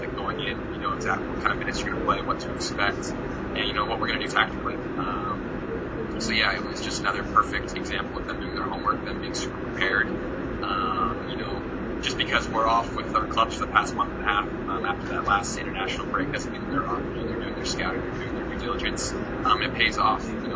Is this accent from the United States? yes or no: no; Canada; Especially, I think, growing up in Canada as a young boy, it was always something that was tough to really dream